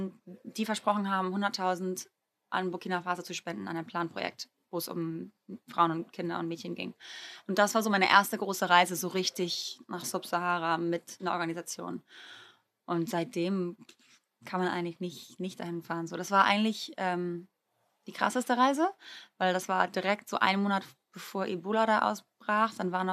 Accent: Greece; Und ich bin in Griechenland groß geworden und ich liebe Griechenland. Ich bin hauptsächlich immer in Griechenland.

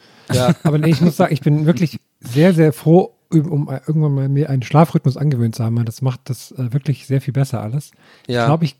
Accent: East Germany, Germany

